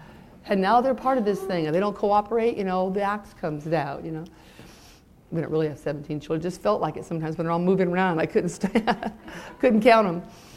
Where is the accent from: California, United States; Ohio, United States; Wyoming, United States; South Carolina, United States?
California, United States; I know some of you think I'm tweaky, I'm from California